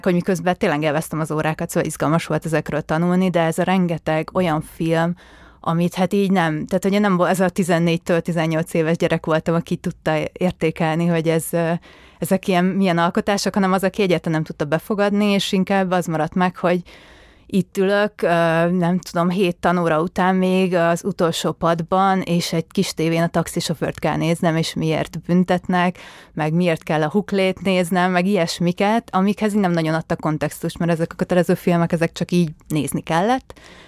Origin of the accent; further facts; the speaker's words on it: Szeged, Csongrád-Csanád, Hungary; born there; 1993. március 31-én születtem Szegeden.